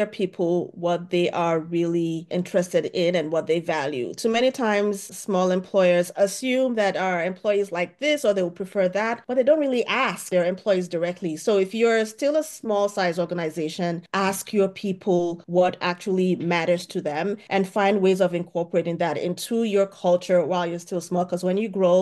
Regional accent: Nigeria; I did that for a year back in my home country, Nigeria

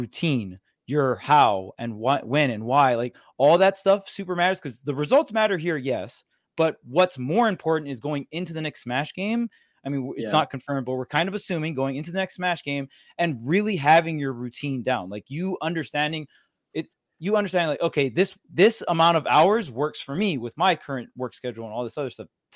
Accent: Hawaii, United States; also born or lived in Southern California; I mean, I'm from Hawaii, but since I lived in SoCal for so long

